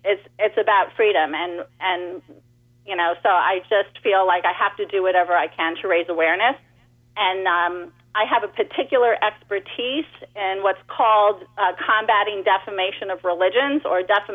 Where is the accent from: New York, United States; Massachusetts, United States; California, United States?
New York, United States; You know, I'm a New Yorker. I was surrounded by very liberal people, not religious people, you know, mostly secular.